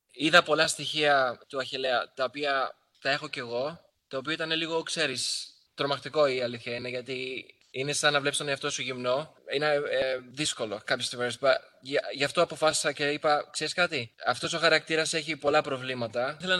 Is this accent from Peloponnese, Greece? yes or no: yes; Kalamata, Peloponnese, Greece; moved away as an adult; now in Melbourne, Australia; Εγώ είμαι από την Καλαμάτα. Ήρθα στην Μελβούρνη το 2014 για να γίνω ηθοποιός, κρυφά από τους γονείς μου.